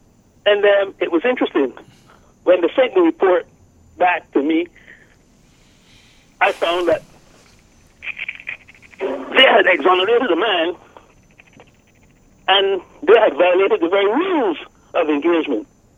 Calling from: United States; Yes, we're calling you from North America, United States.

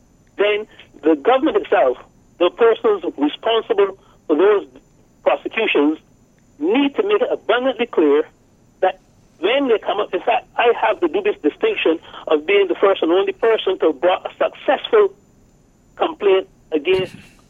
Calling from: United States; Yes, we're calling you from North America, United States.

